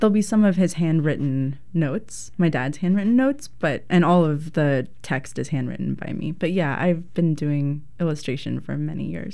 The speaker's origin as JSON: {"language": "English", "country": "United States", "tie": "born or raised there", "said": "my life growing up in the United States."}